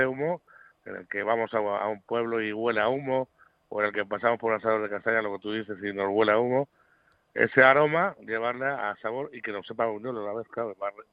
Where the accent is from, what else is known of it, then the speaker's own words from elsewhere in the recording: Pantoja, Castilla-La Mancha, Spain; No, en Toledo.